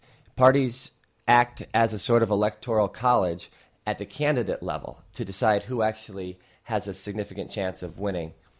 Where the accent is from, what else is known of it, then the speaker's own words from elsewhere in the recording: New Baltimore, New York, United States; I grew up in New Baltimore, New York. I've lived there for about 27 years, although I went to college and, you know, came back.